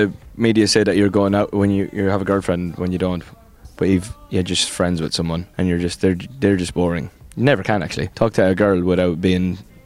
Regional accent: Ireland; now in London, United Kingdom; Because I'm obviously Irish, but I've been living in London for 7 years.

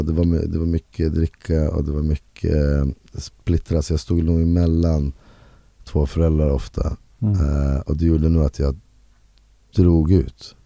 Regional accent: Uppsala, Uppsala County, Sweden; jag är från Uppsala, så jag behöver liksom flytta till Stockholm

